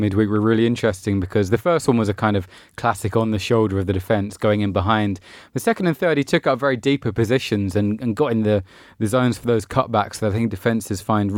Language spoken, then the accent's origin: English; England, United Kingdom; as an Englishman